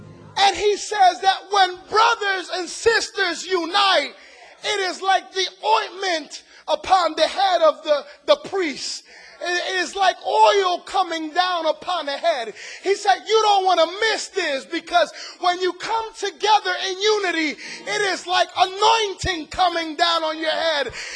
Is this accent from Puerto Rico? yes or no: yes; Puerto Rico; I'm from Puerto Rico. I love the Caribbean.